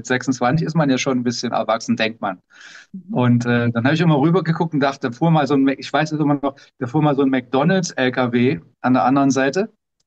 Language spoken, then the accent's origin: German; East Germany, Germany; Ich komme ja aus dem Osten, DDR, ne?